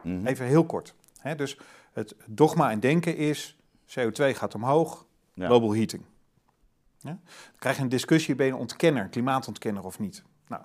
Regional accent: Flevoland, Netherlands; Ik kom uit de Flevopolder.

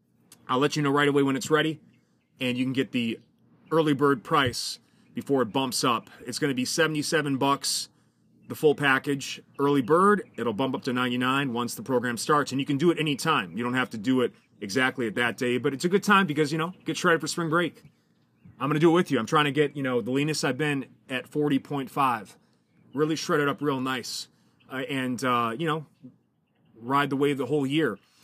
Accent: Milwaukee, Wisconsin, United States; When I was a fat fuck growing up in Milwaukee, Wisconsin, the cold, frozen tundra

